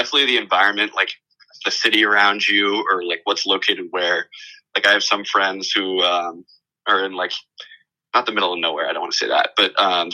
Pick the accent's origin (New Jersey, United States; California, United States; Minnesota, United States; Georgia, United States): California, United States; I'm from the Bay Area, like near Palo Alto in California